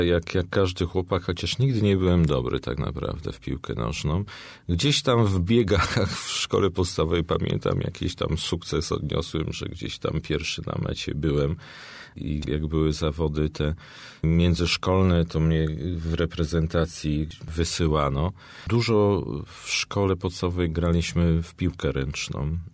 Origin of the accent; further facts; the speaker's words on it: Skalbmierz, Świętokrzyskie Voivodeship, Poland; Ja się wychowałem w malutkim miasteczku w miejscowości Skalmierz, to się nazywa niedaleko Krakowa, 42 kilometry.